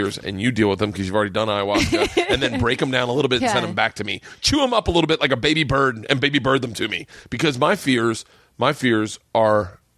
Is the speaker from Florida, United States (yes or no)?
yes; Tampa, Florida, United States; And I grew up in Tampa. So my parents were there